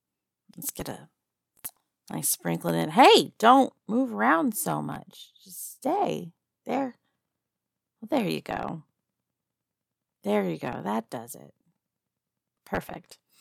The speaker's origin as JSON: {"language": "English", "region": "Texas", "country": "United States", "said": "Texas. I'm from Texas."}